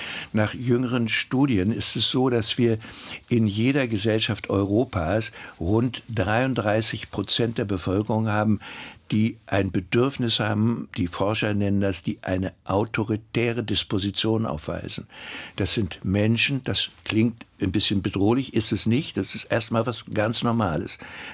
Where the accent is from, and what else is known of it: Mecklenburg-Vorpommern, Germany